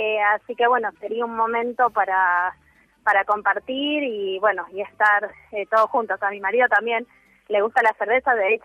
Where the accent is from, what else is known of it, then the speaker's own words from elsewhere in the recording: Mar del Plata, Buenos Aires Province, Argentina; now in Buenos Aires, Argentina; Mis padres somos de Mar del Plata, pero por cuestiones laborales nos fuimos disipando por el país y él vivía en Córdoba y yo acá en Buenos Aires.